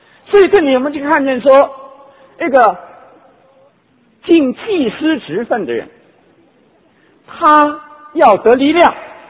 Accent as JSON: {"language": "Chinese", "country": "China", "said": "我们中国人呢，对于吃是很讲究，到处地方都有 Chinatown， 也都有中国餐馆。"}